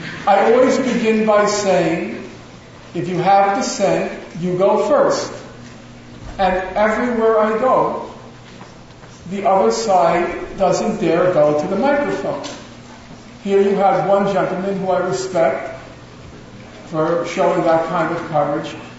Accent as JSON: {"language": "English", "country": "United States", "said": "As an American, as horrific as Israel's crimes are, they pale in comparison to what the U.S. does"}